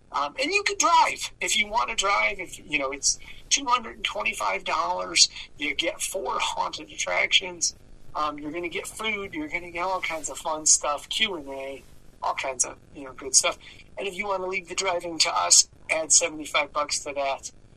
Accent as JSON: {"language": "English", "town": "Chicago", "region": "Illinois", "country": "United States", "said": "And for me as a Chicagoan, I love going to Philly because I feel it's very similar to what we have here in Chicago."}